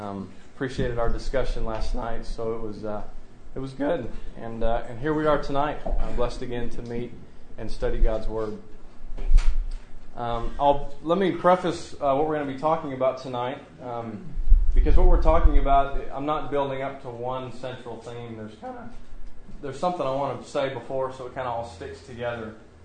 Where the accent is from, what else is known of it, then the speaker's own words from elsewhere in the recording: Texas, United States; now in Wyoming, United States; We are from Texas. We're from Wyoming by way of Texas, right?